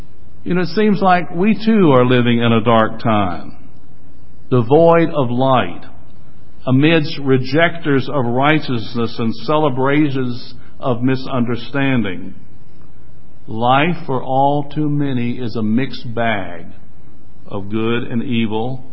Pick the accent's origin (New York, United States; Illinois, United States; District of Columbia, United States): District of Columbia, United States; Washington; Now, being a child in the city, since I was raised in Washington, D.C., a place for a garden was not readily available.